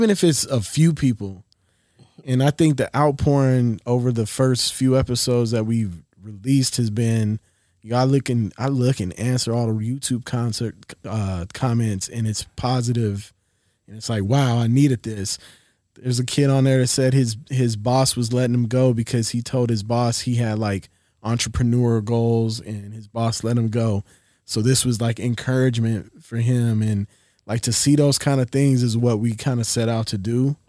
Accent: New Orleans, Louisiana, United States; also born or lived in Colorado; And, you know, we moved around a lot. Colorado, spent time growing up in New Orleans.

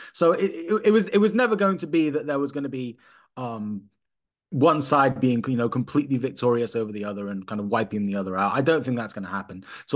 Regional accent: United Kingdom; born there; half, you know, white British and half West Bank Palestinian. My father is from the West Bank. I was born in the UK.

